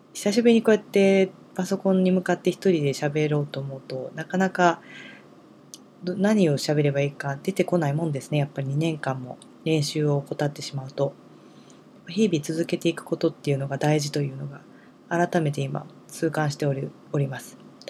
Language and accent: Japanese; Nara, Japan; まあ、地元の奈良でアートイベント、アートプロジェクトをしている事務局に今も勤めています。